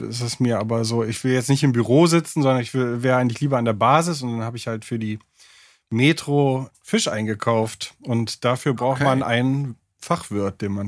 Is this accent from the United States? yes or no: no; Bremen, Germany; Also ich bin eigentlich Bremer, ich komme eigentlich aus dem hohen Norden.